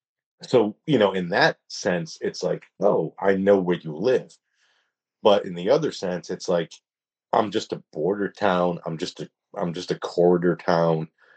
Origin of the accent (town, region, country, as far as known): East Coast, United States; born or raised there